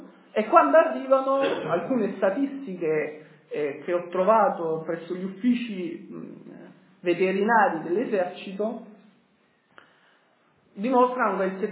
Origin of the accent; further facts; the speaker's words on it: Sardinia, Italy; io sono sardo d'origine, quindi insomma, quasi tutti analfabeti